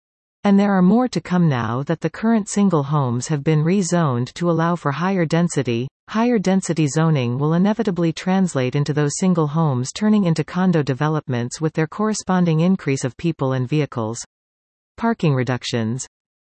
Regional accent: Canada; As a Canadian citizen, I have the right to live in a safe environment, and there is nothing by law that prohibits car ownership.

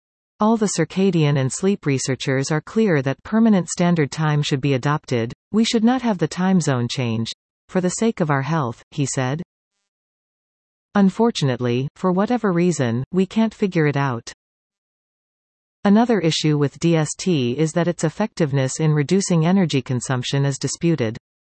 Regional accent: Florida, United States; Florida lawmakers have already voted to make daylight saving time permanent in my home state

